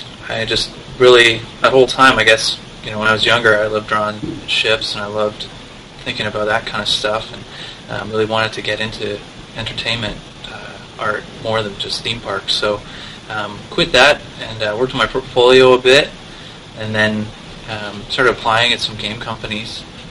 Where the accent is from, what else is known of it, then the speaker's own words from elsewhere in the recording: Canada; now in San Francisco, United States; living in San Francisco, California, I'm from Canada originally, and this is my first time living in San Francisco.